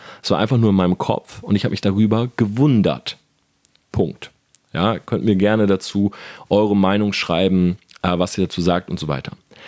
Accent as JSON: {"language": "German", "town": "Delmenhorst", "region": "Lower Saxony", "country": "Germany", "tie": "born or raised there", "said": "ich bin groß geworden in Delmenhorst. Das ist eine Stadt, wo es tatsächlich, glaube ich, mehr ausländische Einwohner gibt als Deutsche."}